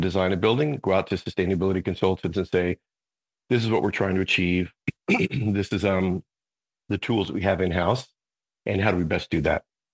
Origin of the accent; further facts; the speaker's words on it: Puerto Rico; So I'm actually originally from Puerto Rico, from a small town on Northwest Coast.